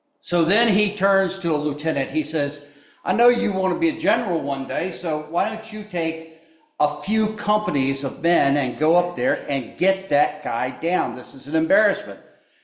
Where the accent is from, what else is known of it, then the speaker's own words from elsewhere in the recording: the South, United States; yeah, I know I'm from the South.